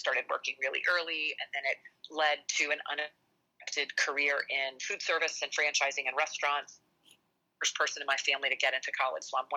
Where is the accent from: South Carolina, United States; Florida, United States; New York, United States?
Florida, United States; Jacksonville; And it really covers growing up in Jacksonville. I'm the oldest of three girls.